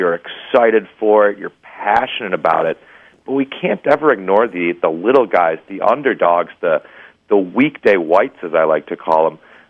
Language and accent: English; Chicago, Illinois, United States; And being a Chicagoan, that is a staple of growing up, especially growing up on the South Side.